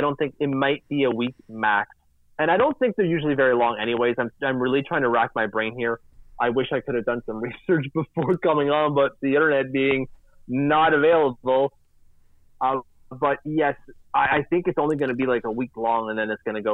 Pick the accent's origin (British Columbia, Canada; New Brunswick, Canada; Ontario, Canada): Ontario, Canada; Vanier; he knew I told him I was from Vanier